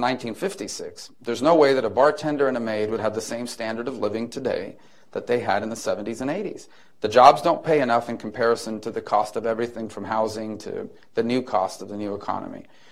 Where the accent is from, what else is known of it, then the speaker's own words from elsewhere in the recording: Miami, Florida, United States; Because I grew up in Miami.